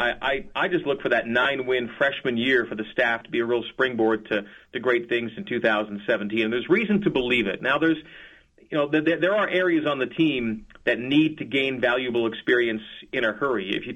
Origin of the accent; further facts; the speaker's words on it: Canada; now in Utah, United States; growing up in Canada was a blessing, and I wouldn't trade my upbringing for anything. I loved my formative years north of the border. As much as I love being in Utah and living here in the States, I think growing up there was just awesome.